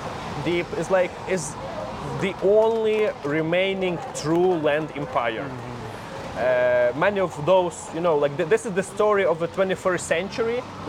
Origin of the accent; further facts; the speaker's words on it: Lviv, Lviv Oblast, Ukraine; I am from Western Ukraine. I'm from Lviv.